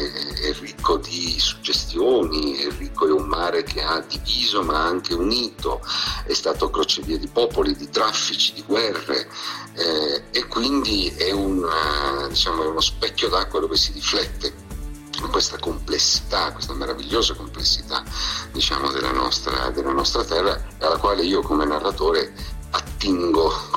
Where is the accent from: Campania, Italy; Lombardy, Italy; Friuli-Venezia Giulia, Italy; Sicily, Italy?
Friuli-Venezia Giulia, Italy; Trieste; nel 1964, nel lontano 64 a Trieste, e poi di qua non ci siamo più mossi. Quindi io sono cresciuto a Trieste e ormai mi considero più triestino dei triestini.